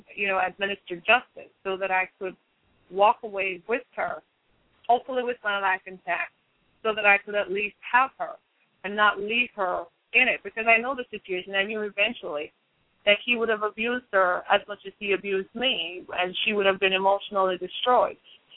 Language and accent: English; Jamaica; born there; And I was born in Jamaica, and I journeyed from Jamaica to Florida.